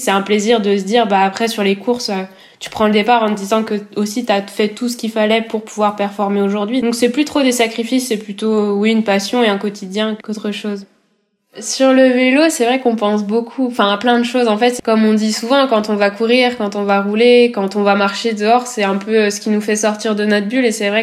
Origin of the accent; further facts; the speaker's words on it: Guerlesquin, Brittany, France; Je suis originaire de Gare-Lesquin dans le Finistère et j'ai 21 ans.